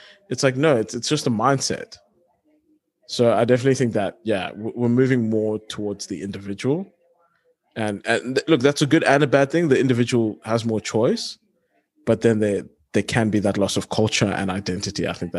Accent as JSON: {"language": "English", "country": "South Africa", "said": "I still strongly identify as a South African, as a Xhosa man."}